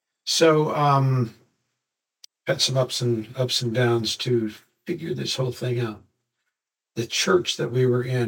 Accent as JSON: {"language": "English", "town": "Boise", "region": "Idaho", "country": "United States", "tie": "born or raised there", "also_born_or_lived": "Twin Falls", "said": "So I was born in Idaho, in a little town called Twin Falls. Moved up toward Boise. I'm sure you've heard of Boise. And grew up there."}